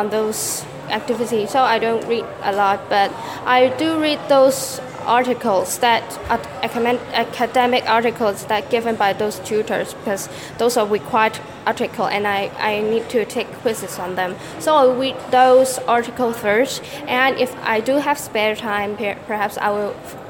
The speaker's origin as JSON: {"language": "English", "country": "Hong Kong", "second_language": "English", "said": "because I learned English in Hong Kong, and not many Hong Kong people will speak British accent"}